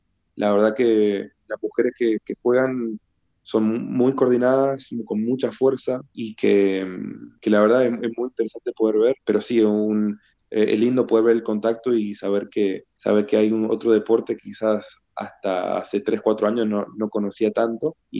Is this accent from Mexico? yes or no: no; Argentina; cuando me pregunta de dónde soy, le digo, Argentina.